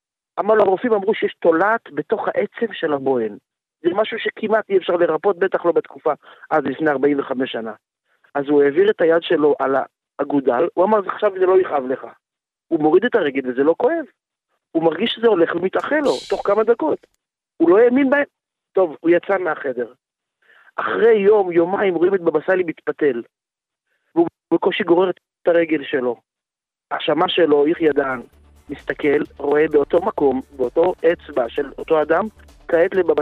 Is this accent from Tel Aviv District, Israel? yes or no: no; Jerusalem, Jerusalem District, Israel; אני ירושלמי, נולדתי בירושלים, ההורים עד היום בירושלים.